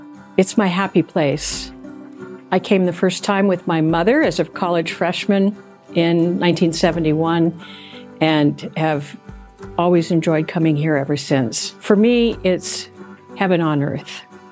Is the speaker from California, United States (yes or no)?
yes; San Francisco, California, United States; I'm from San Francisco.